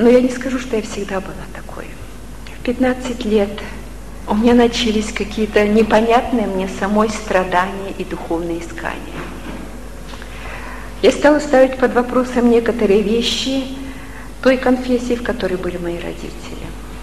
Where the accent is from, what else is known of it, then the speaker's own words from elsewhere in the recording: Vladivostok, Primorsky Krai, Russia; also born or lived in Bishkek, Kyrgyzstan / Nakhodka, Russia; Детство и юность прошли на Дальнем Востоке, у Японского моря. Сначала в Находке, потом в Владивостоке.